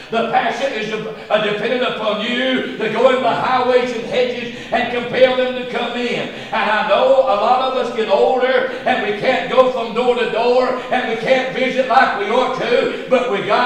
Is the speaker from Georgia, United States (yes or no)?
no; North Carolina, United States; I told you last night I was born and raised in Stokes County, North Carolina. Daddy had a big farm, 111 acres on that farm.